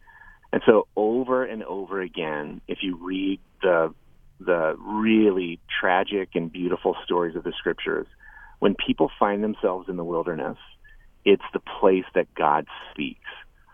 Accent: United States; I'm an American and I love my country

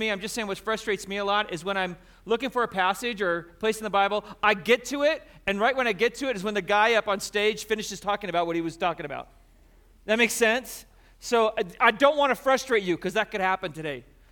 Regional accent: United States; I'm a pastor. I'm a husband. I'm an American.

